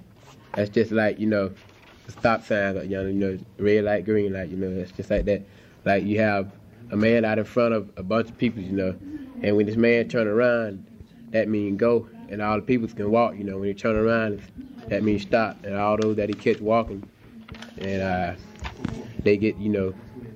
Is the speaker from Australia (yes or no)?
no; Jasper, Florida, United States; Jasper, Florida.